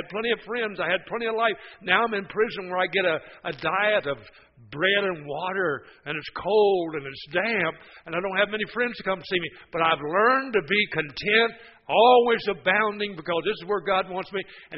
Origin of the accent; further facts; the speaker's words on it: West Virginia, United States; born there; I was born in West Virginia. I'm qualified to say that, right?